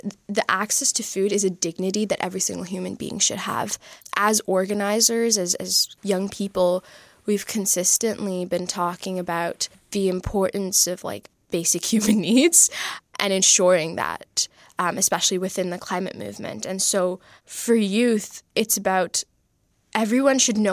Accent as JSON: {"language": "English", "town": "Waterloo", "region": "Ontario", "country": "Canada", "said": "is from where I'm from Waterloo."}